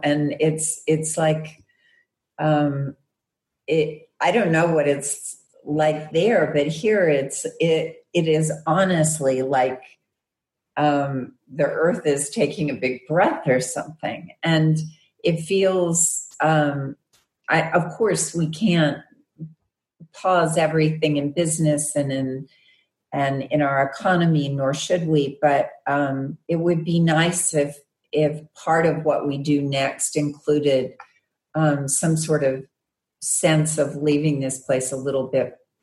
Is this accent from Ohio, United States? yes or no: no; Arkansas, United States; I'm from Arkansas. So West Memphis is in Arkansas.